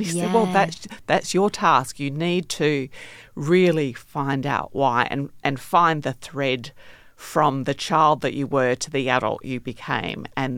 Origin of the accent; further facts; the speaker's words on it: Australia; Probably being Australian, I just don't take myself that seriously.